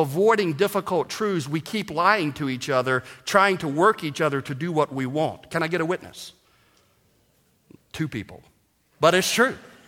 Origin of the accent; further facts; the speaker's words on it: the South, United States; I grew up in the South. I'm a child of the South. I've lived my whole life in the South.